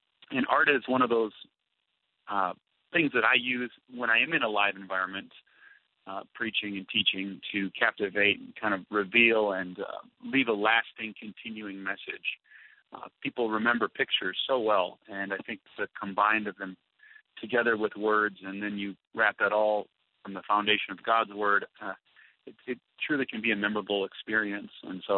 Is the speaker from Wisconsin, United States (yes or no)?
yes; Wisconsin, United States; I started out as a pastor's kid growing up in Wisconsin.